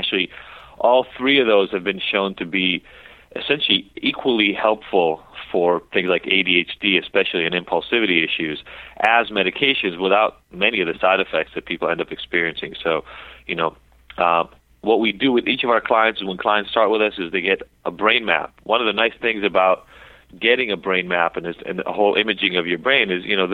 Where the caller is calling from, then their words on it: Los Angeles, California, United States; It's in Los Angeles.